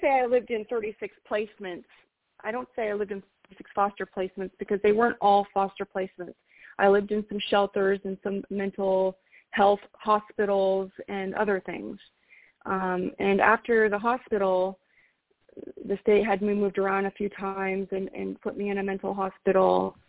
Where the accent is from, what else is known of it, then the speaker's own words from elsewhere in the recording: Anchorage, Alaska, United States; I was born and raised in Anchorage. And I moved around a lot, Kenai, Soldotna. I moved all over Alaska.